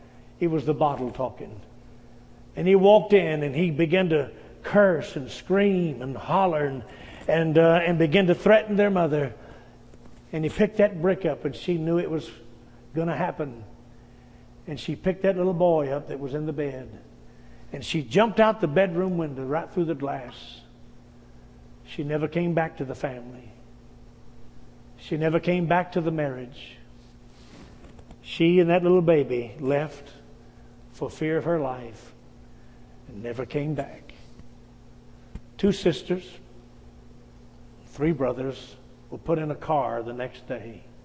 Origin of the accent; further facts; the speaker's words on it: West Virginia, United States; also born or lived in Texas; I'm from West Virginia. I've been there longer than I've lived in Texas. All my family still live in Texas. I've lived longer in West Virginia. I'm a hillbilly